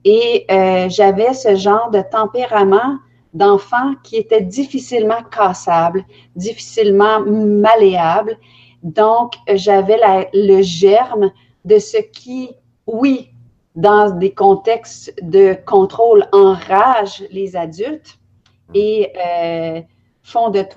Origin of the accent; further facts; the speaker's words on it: Quebec, Canada; also born or lived in Belgium; je suis née en Belgique, et mes parents nous ont amenés, ma famille et moi, au Québec pour nous donner, si on veut, à un culte secret et clandestin qui se voulait religieux.